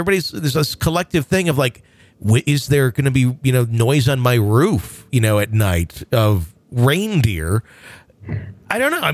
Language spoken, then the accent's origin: English; Mesa, Arizona, United States; I grew up in Mesa, Arizona.